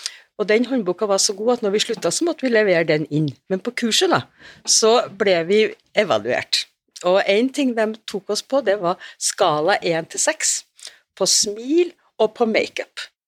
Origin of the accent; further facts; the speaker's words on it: Namsos, Trøndelag, Norway; Nei, jeg har vokst opp i Namsos